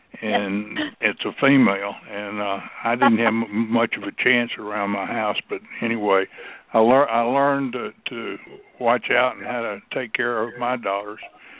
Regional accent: Memphis, Tennessee, United States; I grew up in Memphis, and I remember the great days that were here when we were prettiest, quietest city in the United States for several years running. Went to Central High School, graduated, went to Memphis State, University of Memphis.

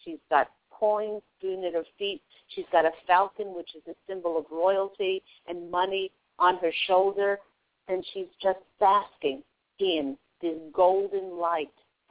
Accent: New York, United States; I remember many trips as a teenager going down, escaping the northern New York winters and going to Florida.

